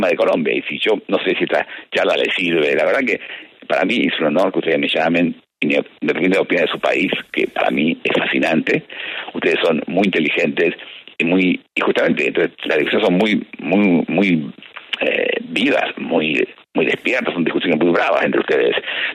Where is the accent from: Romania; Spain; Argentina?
Argentina; yo soy argentino, en Argentina la gente se pelea para atrás todo el tiempo